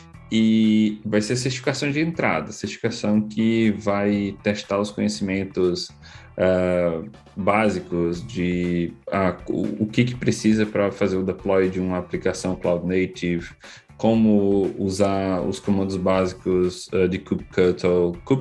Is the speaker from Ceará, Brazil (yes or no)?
yes; Fortaleza, Ceará, Brazil; Eu sou fortalezense.